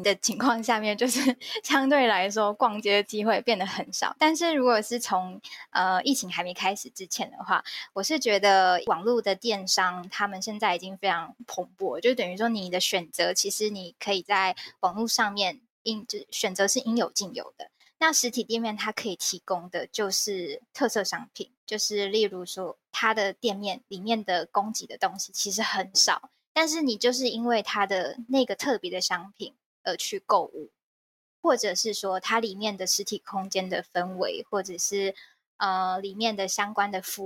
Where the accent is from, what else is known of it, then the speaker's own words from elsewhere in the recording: Kaohsiung, Taiwan; 就是那个时候因为我是高雄人